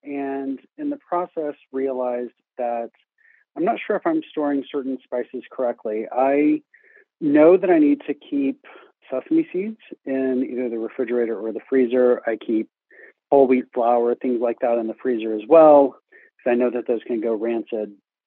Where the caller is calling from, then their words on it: Lost River, West Virginia, United States; I'm calling from Lost River, West Virginia.